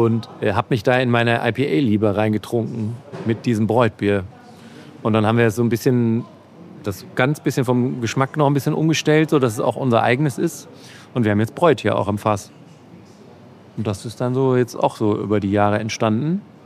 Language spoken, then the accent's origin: German; North Rhine-Westphalia, Germany; Dann komme ich aus Ostwestfalen.